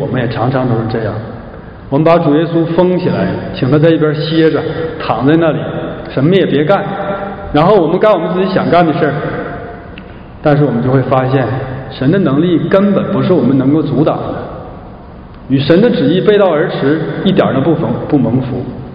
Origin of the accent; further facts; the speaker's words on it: Shenyang, Liaoning, China; 我的老家在辽宁沈阳，